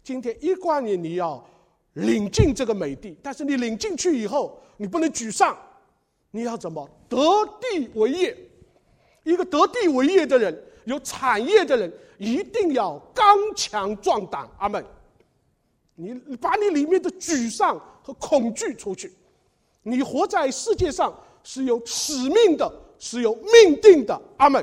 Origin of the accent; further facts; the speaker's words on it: China; 我们中国人在新年啊，现在这个微洽都有送礼包，对不对啊？